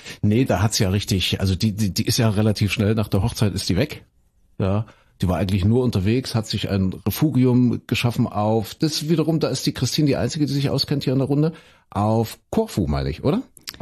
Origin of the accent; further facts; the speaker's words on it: Köthen, Saxony-Anhalt, Germany; ich bin ja in Kuhköthen in Sachsen-Anhalt groß geworden und wir hatten Westfernsehen